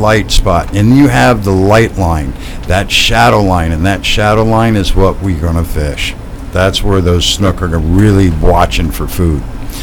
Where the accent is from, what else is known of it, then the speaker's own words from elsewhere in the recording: Midwest, United States; I am actually from the Midwest.